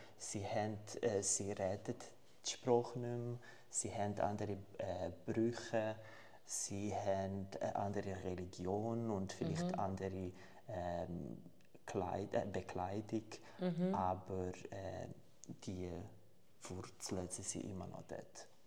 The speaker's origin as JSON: {"language": "German", "country": "Brazil", "second_language": "German", "said": "Sie sind aus Brasilien und ich bin aus Brasilien. Ich bin in den 80er geboren."}